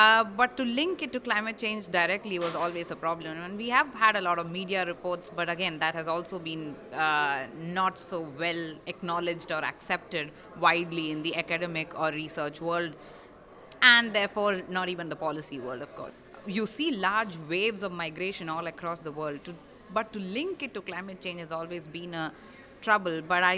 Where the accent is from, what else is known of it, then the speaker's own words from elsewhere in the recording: India; and like I come from India